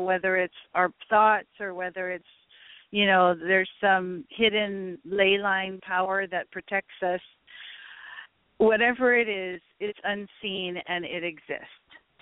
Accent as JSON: {"language": "English", "region": "Hawaii", "country": "United States", "said": "I'm more passionate about being Hawaiian than I ever was in my upbringing years."}